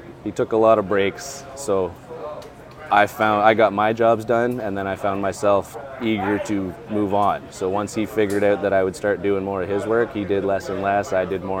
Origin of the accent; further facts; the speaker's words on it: Ontario, Canada; I am from Canada. We're in Ontario, yeah. Okay. About an hour north of Toronto